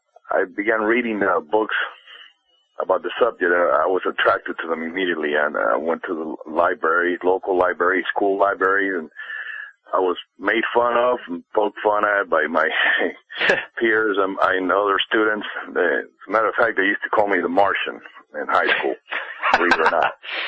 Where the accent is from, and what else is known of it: Cuba; born or raised there; now in United States